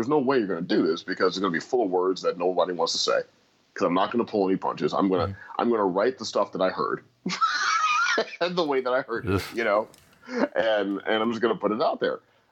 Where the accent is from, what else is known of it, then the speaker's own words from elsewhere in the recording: St. Louis, Missouri, United States; And I had a friend that I grew up with in St. Louis who I hadn't connected with for a long time. And when I returned to St. Louis, he'd become a skinhead.